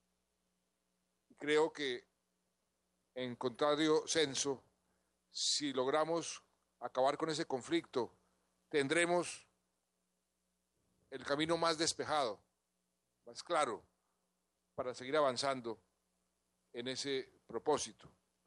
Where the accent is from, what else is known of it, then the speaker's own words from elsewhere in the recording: Colombia; como colombiano y como presidente